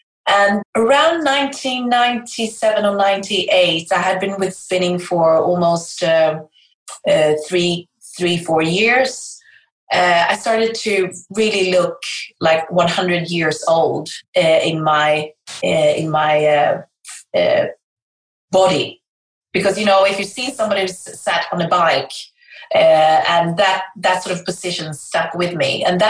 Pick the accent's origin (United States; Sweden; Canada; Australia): Sweden; first language Swedish; English is a second language; yes, I am Swedish. I was adopted from South Korea, actually, and my native language is Swedish. I do speak fluent English, more or less